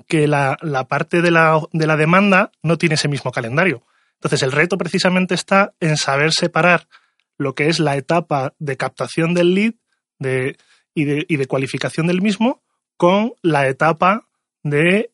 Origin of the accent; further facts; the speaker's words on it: Marbella, Andalusia, Spain; also born or lived in Madrid; now in Cáceres, Spain; Yo soy de Marbella, pero me he movido mucho, sí.